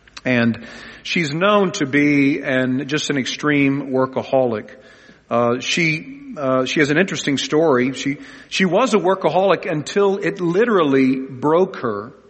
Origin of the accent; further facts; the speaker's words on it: Los Angeles, California, United States; And whenever I tell someone in another country I'm from Los Angeles, they always want to know if I know the Kardashians.